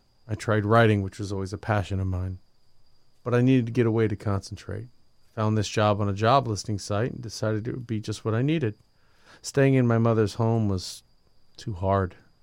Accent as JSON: {"language": "English", "town": "Livermore", "region": "California", "country": "United States", "tie": "born or raised there", "said": "I'm from Livermore, which is located outside of San Francisco. I've lived there my whole life. Love the West Coast."}